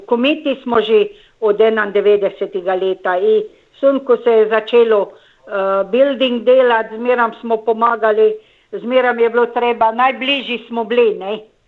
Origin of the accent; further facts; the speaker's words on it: Slovenske Konjice, Styria, Slovenia; moved away as an adult; also born or lived in Vitanje; now in Australia; Jaz sem doma iz Štajerske, rojena sem v Vitanju, pa sem bila posvojena v Slovenske Konjice, ko sem bila 2 tedna stara in tam sem pol odrasla. Tam sem šolo hodila